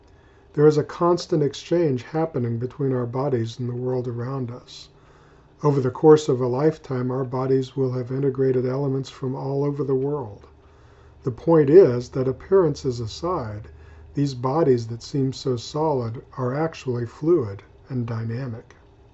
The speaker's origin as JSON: {"language": "English", "region": "Kansas", "country": "United States", "said": "There is geological evidence that my home state of Kansas was once a vast ocean"}